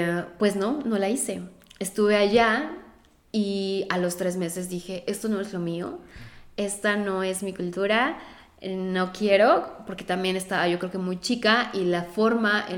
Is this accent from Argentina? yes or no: no; Mexico; moved away as an adult; Sí, justo cuando me fui de México, pues renuncié a mi trabajo.